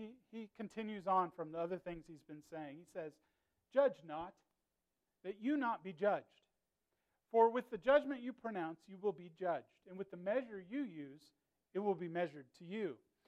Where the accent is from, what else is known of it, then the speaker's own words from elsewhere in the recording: California, United States; They saw that I was from California, and they wanted to put me on the list.